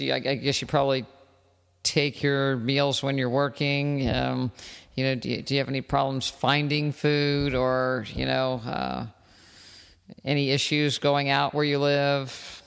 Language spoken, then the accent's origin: English; West Virginia, United States; You know, I grew up in West Virginia, and I wasn't a fruit eater at all.